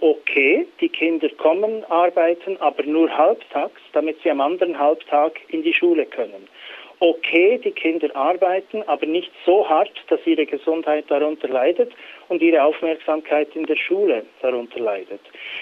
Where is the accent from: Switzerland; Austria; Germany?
Switzerland; sondern auch hier bei uns in der Schweiz im Inland, um entsprechende Aufklärungs- und Kampagnearbeit zu leisten.